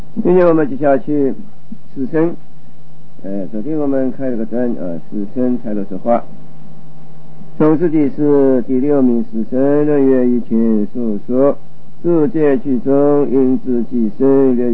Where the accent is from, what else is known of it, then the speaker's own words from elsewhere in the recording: China; 我们是中国人